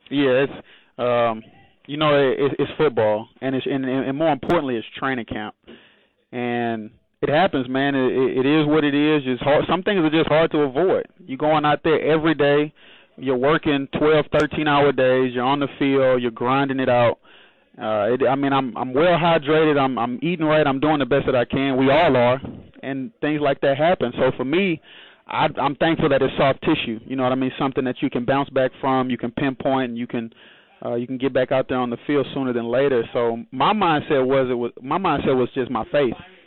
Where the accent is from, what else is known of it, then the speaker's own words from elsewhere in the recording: Texas, United States; I was born there. I'm born and raised in Texas.